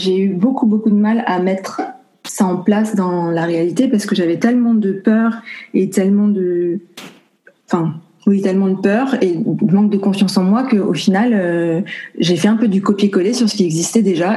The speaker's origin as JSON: {"language": "French", "country": "France", "tie": "born or raised there", "said": "Alors moi, je suis née, j'ai grandi en France, mais mon père est guadeloupéen."}